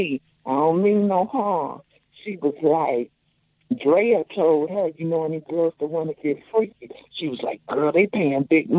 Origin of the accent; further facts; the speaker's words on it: Chicago, Illinois, United States; I know everything. I'm a Chicagoan.